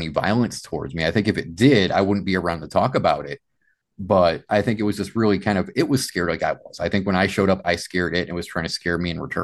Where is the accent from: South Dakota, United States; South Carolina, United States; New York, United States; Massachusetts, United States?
Massachusetts, United States; I grew up in Massachusetts. So, you know, going in the woods, I've heard bears.